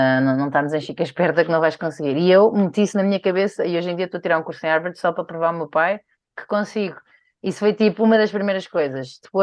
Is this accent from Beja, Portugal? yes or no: no; Algarve, Portugal; porque não só sou mulher, mas também sou do Algarve, também havia esse preconceito das pessoas do Sul